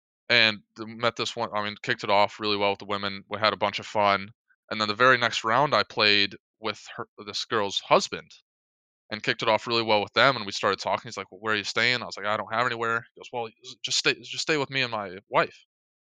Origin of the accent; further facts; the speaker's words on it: Michigan, United States; because we're from Michigan, so we saw snow all the time.